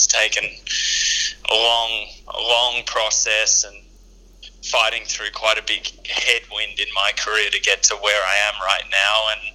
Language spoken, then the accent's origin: English; Melbourne, Victoria, Australia; even though I was from Melbourne, where Formula One is, and grew up around that.